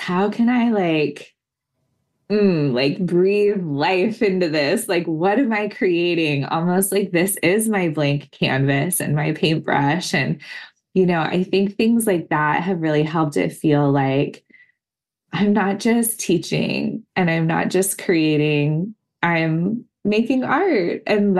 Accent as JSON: {"language": "English", "region": "California", "country": "United States", "said": "You know, I'm from California. Like I'm from the kind of land of the hippies."}